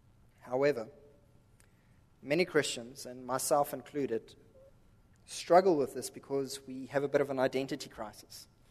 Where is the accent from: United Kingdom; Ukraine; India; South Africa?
South Africa; accent: Americanized; now in United States; My accent is completely Americanized. We're actually South African